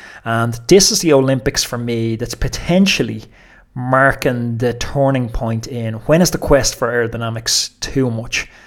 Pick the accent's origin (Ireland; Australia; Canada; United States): Ireland; you'll have to put up with me sitting on my ass on bank holiday Mondays on the Irish schedule. The joys of being Irish.